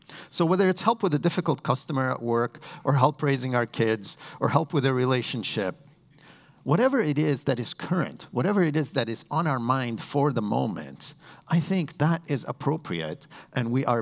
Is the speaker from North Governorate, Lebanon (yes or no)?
no; Beirut, Beirut Governorate, Lebanon; Speaking of bread, I grew up in Beirut in Lebanon, and we eat lots of bread in the Middle East.